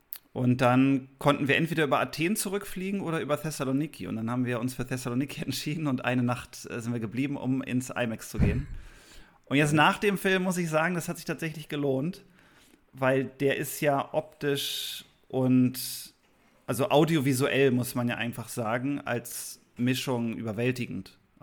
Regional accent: Cyprus; German is a second language; wir hatten das Problem, dass bei uns zu Hause in Zypern der erst am 14. Oktober anlief

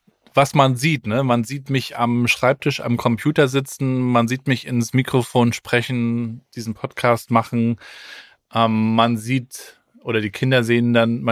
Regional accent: East Germany, Germany; Ich bin ja in der DDR aufgewachsen, da war das ja nicht so dolle mit der Welt sehen.

